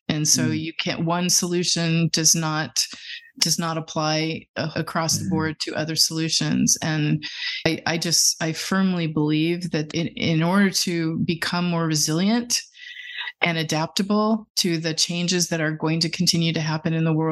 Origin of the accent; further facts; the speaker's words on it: California, United States; now in Washington, United States; We don't have a water problem here, but I come from California where water is increasingly concerning.